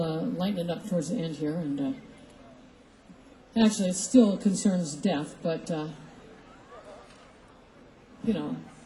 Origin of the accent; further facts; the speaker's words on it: Berkeley, California, United States; I live in Berkeley, California. Yep. Born and raised a hippie, and I'll always be one.